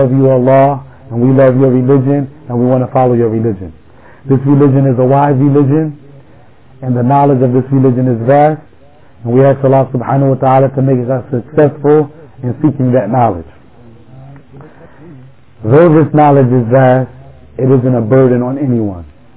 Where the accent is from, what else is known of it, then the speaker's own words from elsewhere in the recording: Plainfield, United States; because I'm born and raised in Plainfield.